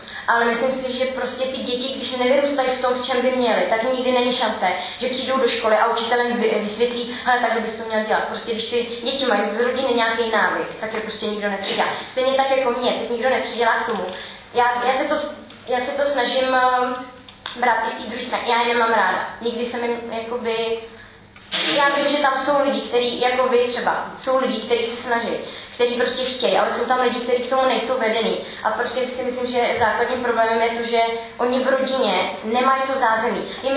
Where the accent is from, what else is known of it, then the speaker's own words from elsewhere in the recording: Trmice, Ústí nad Labem Region, Czechia; Já jsem od malička bydala v Termicích, přímo vlastně v centru toho dění tam.